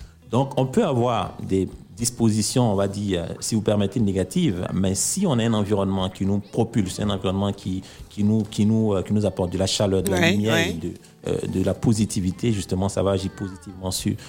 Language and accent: French; Abidjan, Côte d’Ivoire; Chez nous, à Abidjan, on dit le chimpanzé est vilain, mais sa maman l'aime.